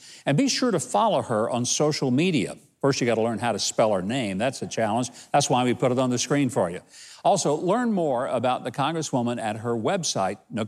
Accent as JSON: {"language": "English", "region": "the South", "country": "United States", "tie": "born or raised there", "said": "Well, I am. I grew up in the South. You know, it's what we do."}